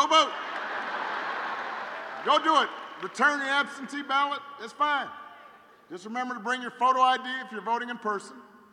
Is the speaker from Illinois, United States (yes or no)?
yes; Chicago, Illinois, United States; I was in my hometown, Chicago. I got some Chicagoans left.